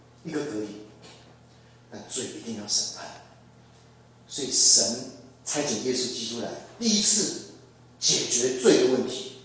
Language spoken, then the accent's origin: Chinese; Taiwan; 所以我们台湾话有句很好玩的话